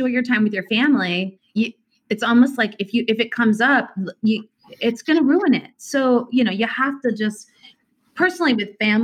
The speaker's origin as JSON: {"language": "English", "region": "Indiana", "country": "United States", "tie": "born or raised there", "lives_now": "Nyack, United States", "said": "Like, you know, I grew up in Indiana. She now lives here in Nyack, New York."}